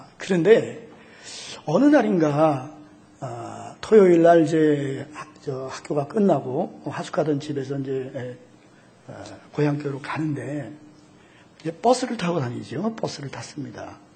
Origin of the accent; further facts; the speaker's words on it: North Chungcheong, South Korea; 제가 어렸을 때 저는 감리교 지역에서 살았기 때문에 감리교인이 됐어요.